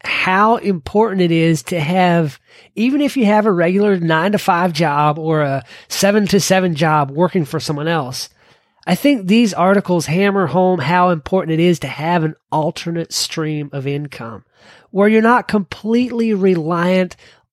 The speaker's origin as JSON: {"language": "English", "region": "Kentucky", "country": "United States", "tie": "born or raised there", "said": "my home state of Kentucky"}